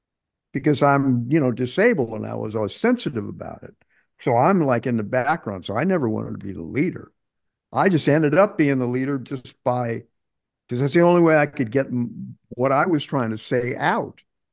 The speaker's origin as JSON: {"language": "English", "town": "St. Louis", "region": "Missouri", "country": "United States", "tie": "born or raised there", "said": "there's a program in St. Louis, in my hometown, called Jazz St. Louis"}